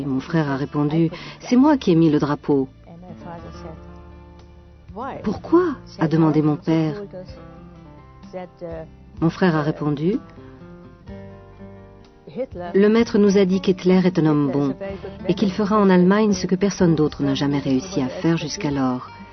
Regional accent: Prague, Czechia; Là où j'ai grandi, à Prague, nous n'avons pas souffert de l'antisémitisme.

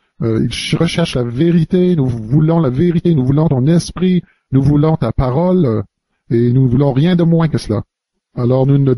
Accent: Texas, United States; je viens du Texas. Lorsque je ne suis pas sur la route en train de donner des enseignements, alors je suis aussi pasteur d'une église au Texas.

